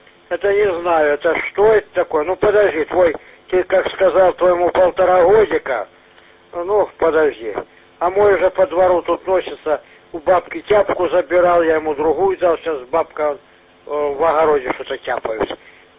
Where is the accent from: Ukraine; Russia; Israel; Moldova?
Ukraine; Donbas; Но если они узнают, что я с Донбасса, они меня заплюют.